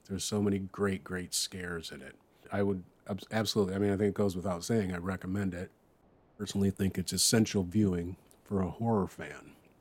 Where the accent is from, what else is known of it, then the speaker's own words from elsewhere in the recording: Midwest, United States; from home, being a Midwesterner, it's nice to rep